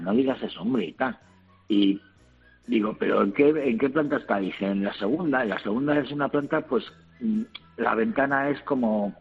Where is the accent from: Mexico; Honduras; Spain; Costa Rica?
Spain; Extremadura; que yo soy extremeño también.